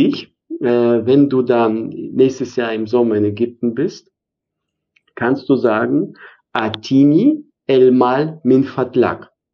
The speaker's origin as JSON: {"language": "German", "town": "Emden", "region": "Lower Saxony", "country": "Germany", "said": "Aber für mich war Weihnachtsmarkt so, keine Ahnung, dieselben Buden wie bei uns in Emden."}